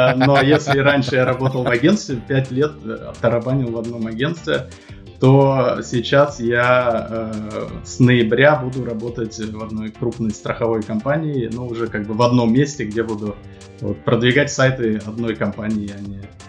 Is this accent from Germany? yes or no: yes; Hamburg, Germany; accent: North German; Я из Гамбурга, из северной Германии.